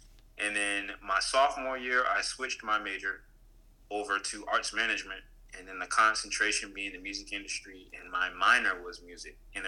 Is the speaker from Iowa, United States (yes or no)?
no; Florence, South Carolina, United States; So I am from, well, again … I'm from Florence, South Carolina.